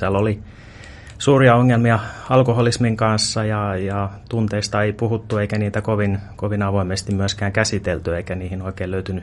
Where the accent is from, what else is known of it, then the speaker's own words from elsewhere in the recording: Helsinki, Uusimaa, Finland; mä itse asiassa synnyin Puotilassa, tai no tarkemmin ottaen tietysti Kätilöopistolla, mutta Itä-Helsingissä on tullut vietettyä nuoruus